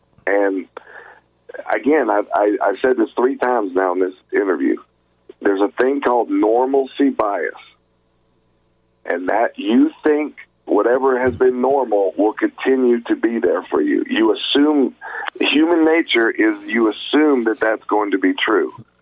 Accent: Georgia, United States; I grew up in Georgia, so I'm fairly familiar with Alabama.

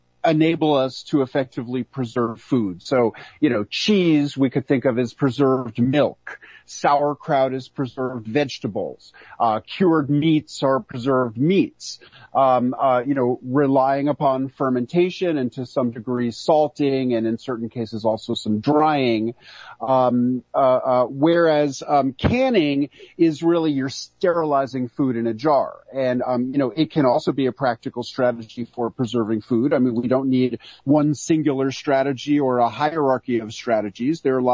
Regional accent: New York City, New York, United States; You know, I, as a kid growing up in New York City, I was crazy about pickles.

